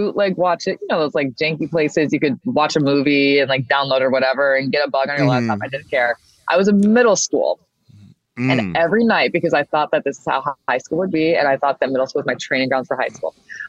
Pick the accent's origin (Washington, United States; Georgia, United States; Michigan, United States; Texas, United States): Michigan, United States; I'm from Michigan. I said, that's me. She's me. It's giving Detroiter.